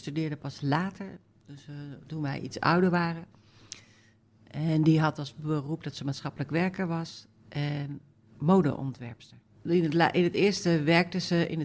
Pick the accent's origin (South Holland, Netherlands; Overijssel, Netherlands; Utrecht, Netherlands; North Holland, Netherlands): Utrecht, Netherlands; Jutphaas; Ik ben geboren in Utrecht, maar dat is omdat er in het dorp waar ik vandaan kom geen ziekenhuis was. Dat heet nu Nieuwegein. Ik kom uit Jutphaas. Mijn moeder komt wel uit Utrecht